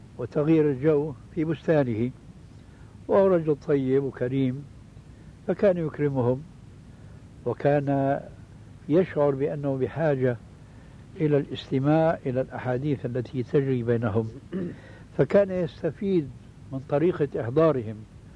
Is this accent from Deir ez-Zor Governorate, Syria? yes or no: no; Damascus, Damascus Governorate, Syria; كما يقولون عندنا في دمشق الألف من المصطيجة، المصطيجة هي العصاية الطويلة عندنا